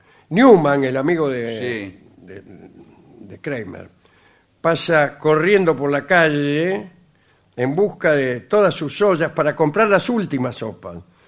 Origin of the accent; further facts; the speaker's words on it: Cutral Có, Neuquén, Argentina; also born or lived in Dolores; de Cutralcó. Los escucho de cuando vivía en Dolores, allá por el 95, mirá vos.